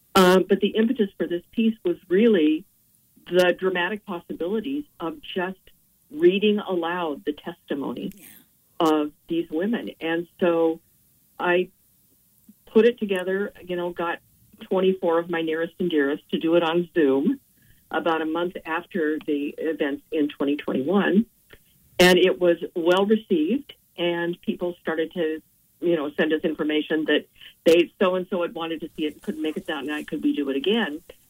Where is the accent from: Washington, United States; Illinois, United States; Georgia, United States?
Washington, United States; Spokane; Patty Murray was my senator for a long time because, you know, I'm from Spokane.